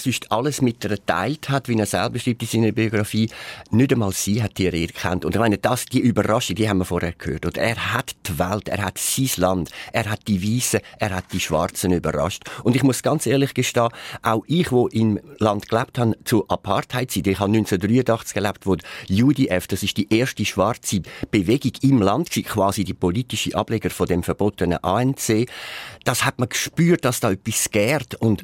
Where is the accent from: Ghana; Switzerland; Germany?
Switzerland; Das ist fast für mich als Schweizer ein Kriegszustand in Johannesburg